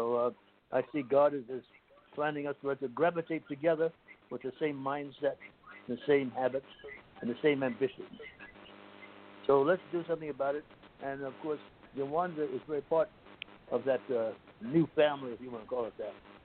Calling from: Atlanta, Georgia, United States; I'm calling from Atlanta.

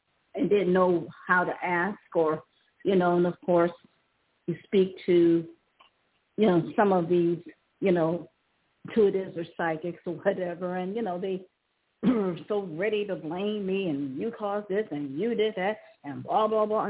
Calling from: Ohio, United States; calling from Ohio.

